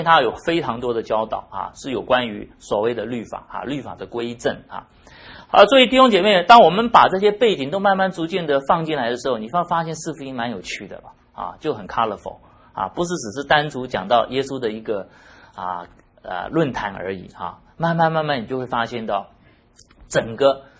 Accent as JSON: {"language": "Chinese", "country": "China", "said": "我们中国人现在问题是信了耶稣我还怎么去祭祖，这是我们的问题，常常会被问到的啊"}